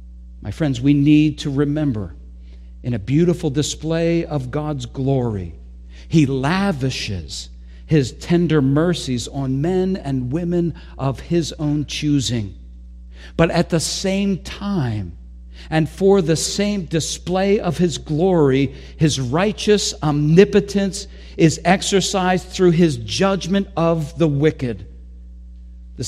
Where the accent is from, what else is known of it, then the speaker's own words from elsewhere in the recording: United States; Well, I'm an American.